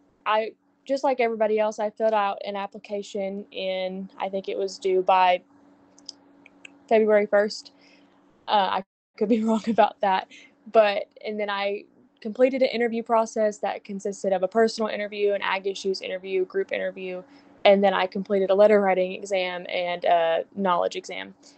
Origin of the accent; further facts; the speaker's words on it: McEwen, Tennessee, United States; I'm from McEwen, Tennessee, over in Middle Tennessee. I was raised on a small beef cattle operation over there